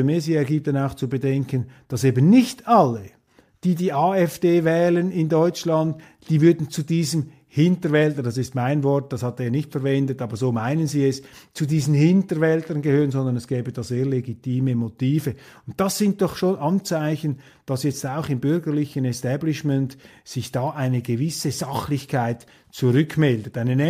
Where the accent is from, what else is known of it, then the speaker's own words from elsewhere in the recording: Switzerland; Und da habe ich als Schweizer ein ganz anderes Verständnis